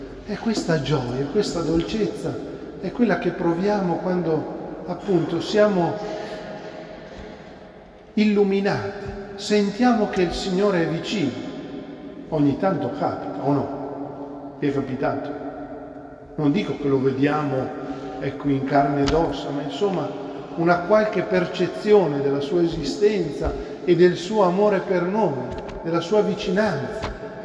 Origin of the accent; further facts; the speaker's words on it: Quingentole, Lombardy, Italy; quando ero piccolo, forse adolescente, non mi ricordo bene la data, quando le suore del mio paesino di Quingentole